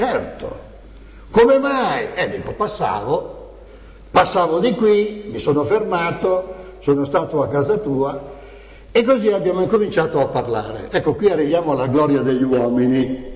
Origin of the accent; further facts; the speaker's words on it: Lombardy, Italy; pur non essendo sardo di nascita, sono lombardo